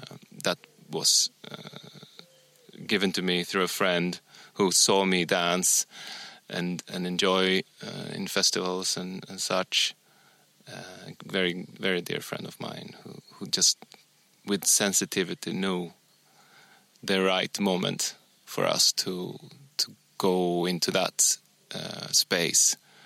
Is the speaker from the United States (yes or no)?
no; Sweden; am a white middle-aged man, and I grew up in suburbia in Sweden